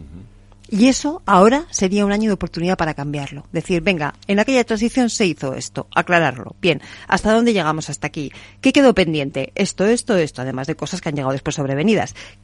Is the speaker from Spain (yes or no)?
yes; Aragon, Spain; en Aragón, en mi tierra